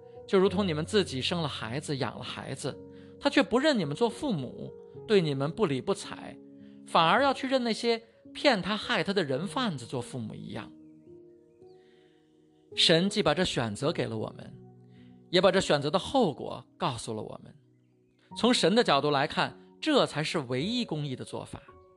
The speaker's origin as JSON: {"language": "Chinese", "country": "China", "said": "我们中国人对这样的人有一个称呼，叫做禽兽。"}